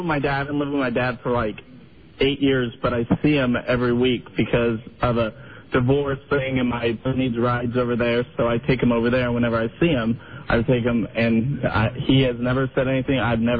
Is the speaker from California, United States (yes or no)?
yes; Sacramento, California, United States; Sacramento, California.